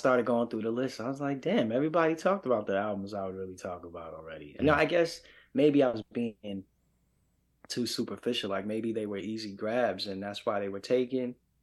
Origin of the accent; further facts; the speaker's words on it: New York, United States; Like, I'm from New York, man. Mm-hmm. You know what I'm saying? I'm from New York.